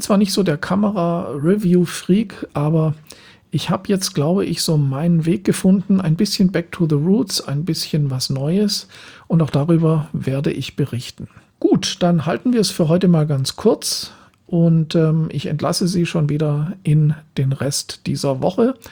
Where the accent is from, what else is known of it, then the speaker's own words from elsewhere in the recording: Southern Germany, Germany; now in Berlin, Germany; nach einer Zeit von 2 Jahren hier in Berlin, wo ich hauptsächlich von Aufträgen aus dem Süden Deutschlands, wo ich herkomme, gelebt habe